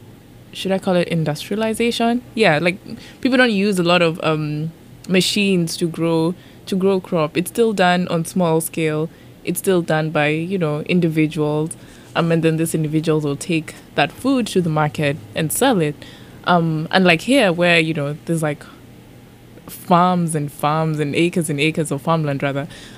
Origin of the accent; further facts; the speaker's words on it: Nairobi, Kenya; I grew up in Nairobi.